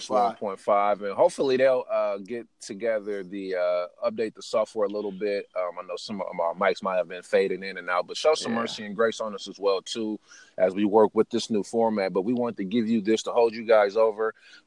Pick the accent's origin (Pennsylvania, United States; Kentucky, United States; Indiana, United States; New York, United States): Indiana, United States; Fort Wayne; Like for growing up in Fort Wayne, I think it was Fox 55.